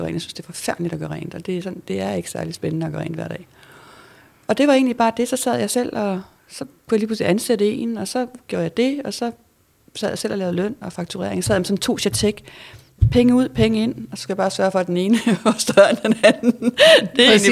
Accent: Mors, North Denmark Region, Denmark; Jeg kommer fra Jylland. Jeg kommer fra Mors.

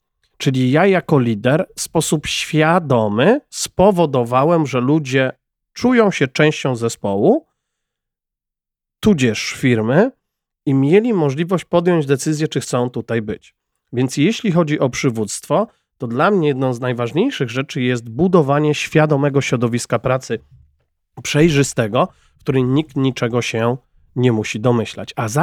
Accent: Jelenia Góra, Lower Silesian Voivodeship, Poland; pochodzę z Jeleniej Góry, tak, jak Szymon Jason z Hejterów

